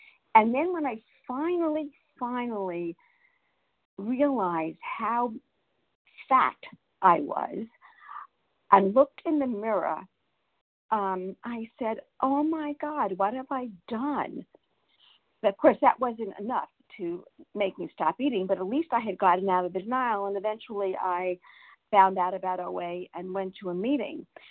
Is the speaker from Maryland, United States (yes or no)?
no; Florida, United States; I'm another one from South Florida, and I'm in recovery today.